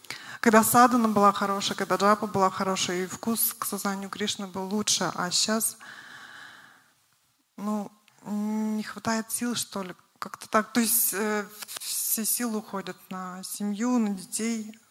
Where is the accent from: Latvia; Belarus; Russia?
Russia; Izhevsk, Udmurtia; Я из Ижевска.